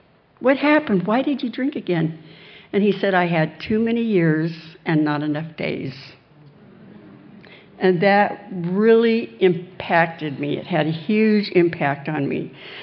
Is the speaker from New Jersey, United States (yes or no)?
no; California, United States; But there was a man in my area. I come from California.